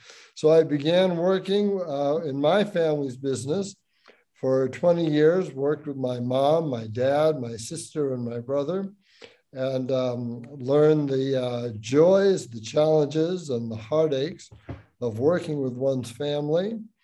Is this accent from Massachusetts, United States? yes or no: yes; Boston, Massachusetts, United States; Well, I'm from Boston, and I originally went to Cornell University's School of Hotel Administration.